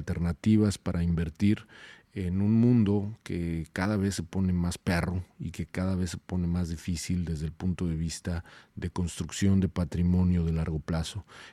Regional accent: Mexico; now in United States; Yo soy mexicano, pero me considero un ciudadano de América Latina

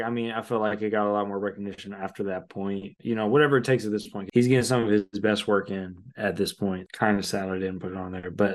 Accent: California, United States; I just, you know, we're from the Bay Area, so we're very accustomed to that kind of music.

